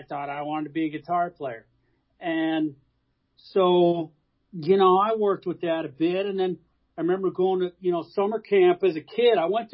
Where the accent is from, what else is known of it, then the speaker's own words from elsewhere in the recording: Virginia, United States; born there; also born or lived in Hawaii / Rochester, New York; So I was born in Virginia. My dad was in the Navy.